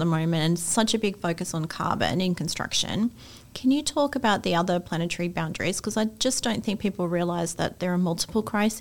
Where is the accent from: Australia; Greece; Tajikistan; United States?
Australia; Being Australian, it's really breaking my heart.